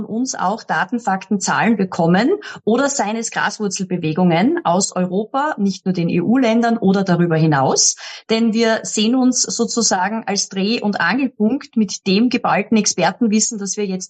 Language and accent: German; Austria; als Patriotin, als Österreicherin